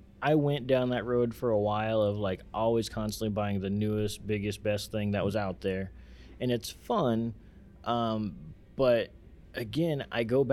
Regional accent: Iowa, United States; There was none that I knew personally in my small town that I grew up in Iowa.

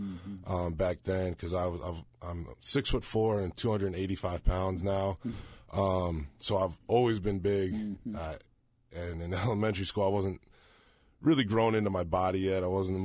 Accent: Maryland, United States; now in Charlottesville, United States; I'm originally from Maryland, so not very far away, about 2.5 to 3 hours. I've been in Charlottesville for, you know, 6 years now.

